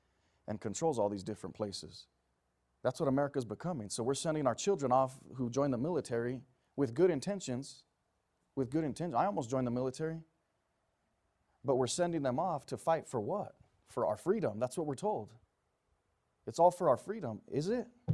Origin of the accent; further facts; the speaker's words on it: United States; at least what I was taught growing up as an American